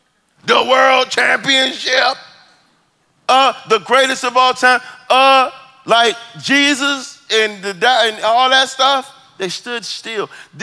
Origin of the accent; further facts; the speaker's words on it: Tullahoma, Tennessee, United States; Well, I'm from Tullahoma. Tullahoma, Tullahoma, good place.